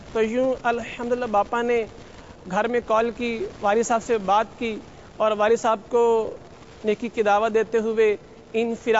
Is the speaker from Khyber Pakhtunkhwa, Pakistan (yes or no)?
no; Gujranwala, Punjab, Pakistan; اور میرا تعلق گوجرانوالہ شہر پاکستان سے ہے.